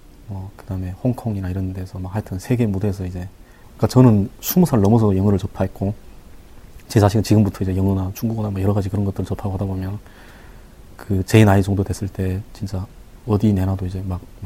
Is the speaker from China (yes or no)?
no; North Korea; now in South Korea; 대한민국 사람이에요. 왜냐하면 제 국적도 대한민국 사람이에요. 그렇긴 한데 북한은 또 제 또 첫 번째 이제 고향이었고